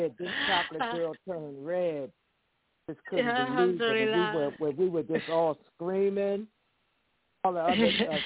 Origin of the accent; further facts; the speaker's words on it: Philadelphia, Pennsylvania, United States; moved away as an adult; now in New Jersey, United States; I'm formerly from Philadelphia. Moved to New Jersey before a job opportunity in 2000